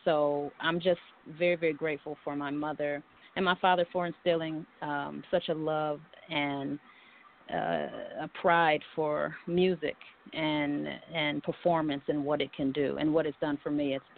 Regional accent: Cleveland, Ohio, United States; also born or lived in Columbus; Well, yes, as you said, I'm from Cleveland, Ohio. I was actually born in Columbus but raised in Cleveland in Shaker Heights, a suburb of Cleveland.

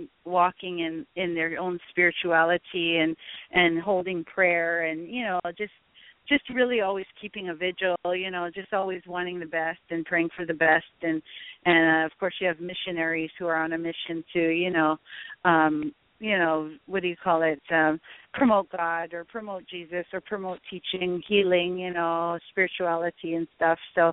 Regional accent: Hawaii, United States; I'm more passionate about being Hawaiian than I ever was in my upbringing years.

